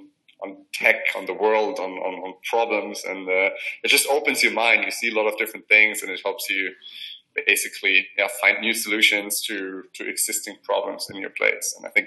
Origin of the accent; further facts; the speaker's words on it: Germany; I'm from Germany. We live in six different countries.